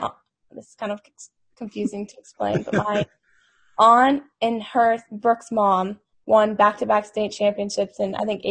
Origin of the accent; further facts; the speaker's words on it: Cumberland, Maine, United States; Yeah, I was born and raised in Cumberland, Maine. I lived in the same house my entire life.